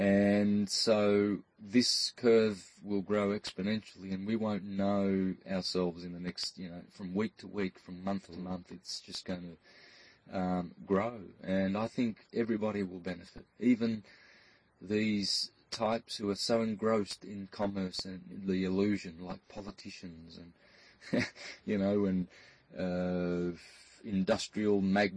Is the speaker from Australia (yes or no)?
yes; Australia; When I was growing up in Australia as a second generation Italo-Australian, I suppose, my parents just recently immigrated from southern Italy.